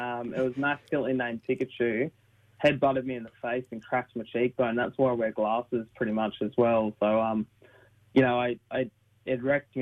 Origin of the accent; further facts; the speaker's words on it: Nowra, New South Wales, Australia; also born or lived in Dapto / Tumby Bay; I grew up in Ewan country, so I grew up in Nowra. I grew up in Dapto. Grew up in a lot of different places, Tumby Bay.